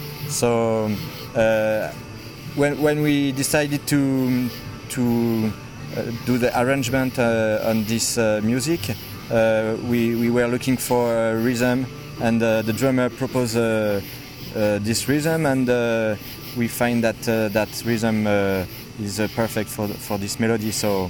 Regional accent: Île-de-France, France; English is a second language; Yes, it was near Paris, yes.

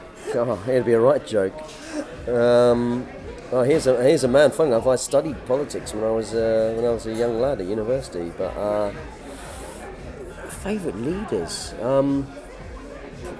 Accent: Jersey; leader of Jersey, where I come from, originally in Channel Islands.

